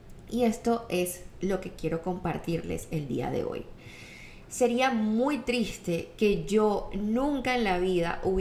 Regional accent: Caracas, Capital District, Venezuela; Nosotros somos de Caracas, entonces la playa nos quedaba como 40 minutos.

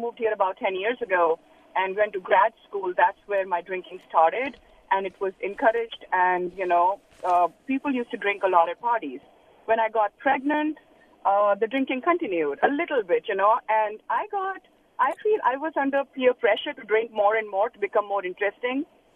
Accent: India; moved away as an adult; I grew up in India and where alcohol consumption as a mother was looked down upon. But I feel since I moved here about 10 years ago and went to grad school

